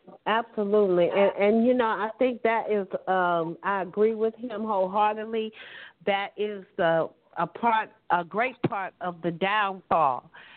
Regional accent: United States; born there; I was born right here in America

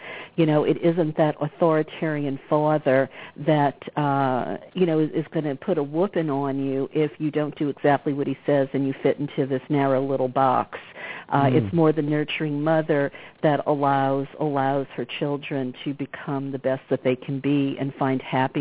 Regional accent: New Orleans, Louisiana, United States; I come from Southeast Louisiana. You know, I grew up in New Orleans

